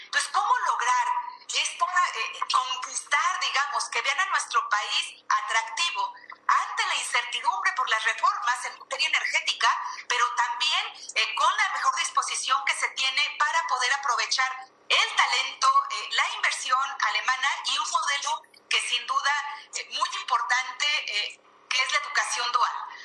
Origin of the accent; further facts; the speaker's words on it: Guanajuato, Mexico; yo soy del estado de Guanajuato.